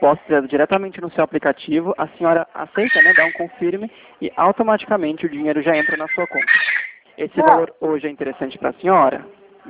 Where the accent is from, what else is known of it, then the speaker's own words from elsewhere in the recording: São Roque, São Paulo, Brazil; eu sou aqui de São Roque mesmo